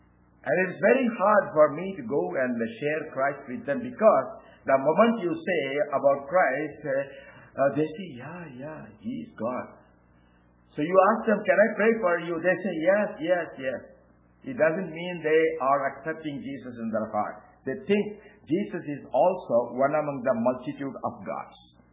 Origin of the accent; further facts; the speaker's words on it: India; And I was born and brought up in India. I live in India. Every other year, 2 years, I come here.